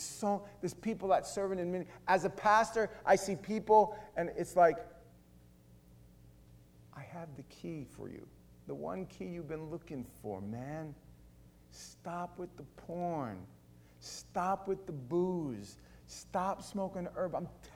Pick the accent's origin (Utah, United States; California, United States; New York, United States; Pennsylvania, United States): New York, United States; Queens; I want you to know that I grew up in Queens, New York.